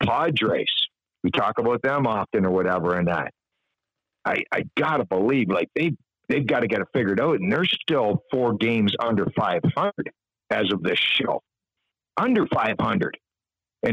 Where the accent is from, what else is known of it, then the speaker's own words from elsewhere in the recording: Toronto, Ontario, Canada; because we're from Toronto and stuff like